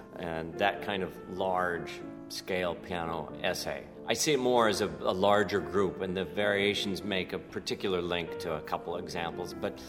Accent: Spokane, Washington, United States; I grew up in Spokane, Washington.

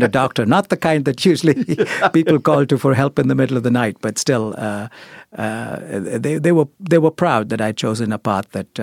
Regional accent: India; back when I was growing up in India, there were really only two options that were considered respectable.

